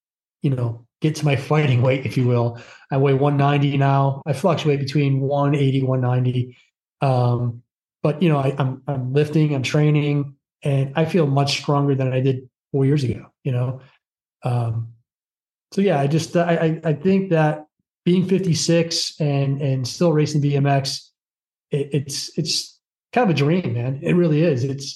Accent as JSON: {"language": "English", "town": "Torrington", "region": "Connecticut", "country": "United States", "tie": "born or raised there", "said": "Where I grew up in Torrington, there was enough trouble to get into, let's put it that way."}